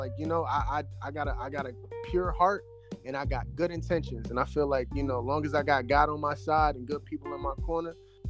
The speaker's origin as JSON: {"language": "English", "region": "New Jersey", "country": "United States", "said": "Originally, I'm from South Jersey. You know what I mean? That's where I reside."}